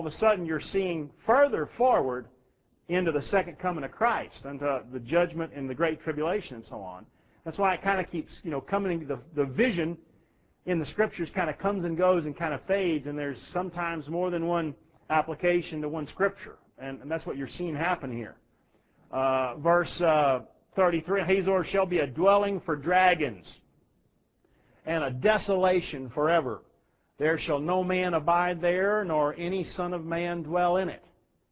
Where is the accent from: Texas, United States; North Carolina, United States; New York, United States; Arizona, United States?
Texas, United States; now in Minnesota, United States; because I grew up in Texas, and now you're in Minnesota